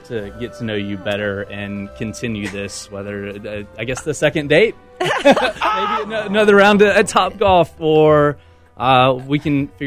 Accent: the South, United States; A gentleman doesn't tell. I was raised in the South.

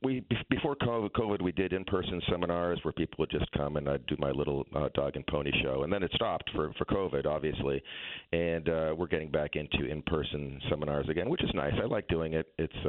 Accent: Massachusetts, United States; now in Connecticut, United States; No, I grew up in Massachusetts, and then my wife said, "This is where we're moving," and that's how it happened.

